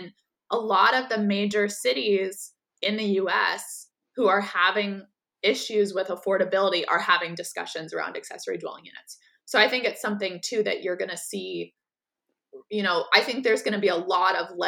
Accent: San Diego, California, United States; So I grew up in San Diego, and my parents' property had an accessory dwelling unit on it.

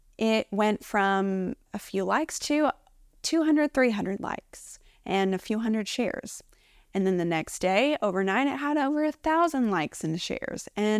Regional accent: Kentucky, United States; also born or lived in Tennessee; I'm from Kentucky, so if anyone is watching who is a Wildcat, you can send me a message, let me know where you're from. But I've been living in Tennessee now for the past about 15 years.

